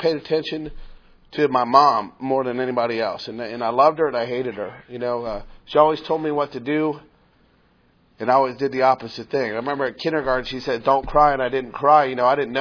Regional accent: Cincinnati, Ohio, United States; And I was born in Cincinnati. That is where I am from. I do have roots there.

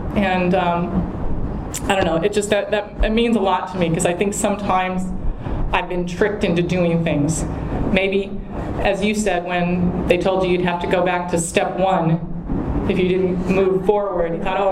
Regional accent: California, United States; but hey, I'm from California.

